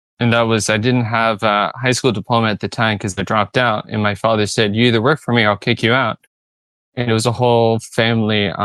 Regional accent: United States; Yes. I'm from the United States.

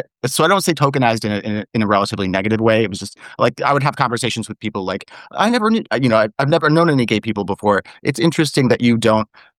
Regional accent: Midwest, United States; Well, I grew up in the Midwest and in an area where I was kind of... it was a relatively well-off middle-class neighborhood.

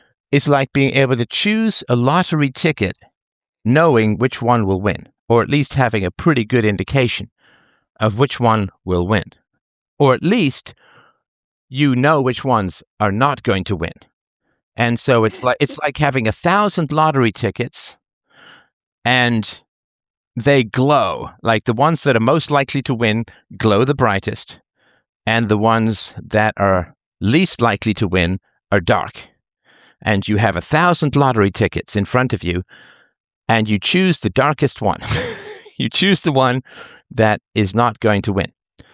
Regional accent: England, United Kingdom; I grew up in England, so I speak English.

